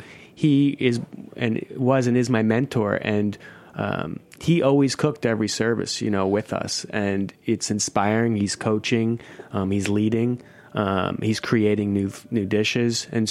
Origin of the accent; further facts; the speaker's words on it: New Jersey, United States; Well, I'm a Jersey boy, like a lot of chefs. I grew up near Princeton in the farms.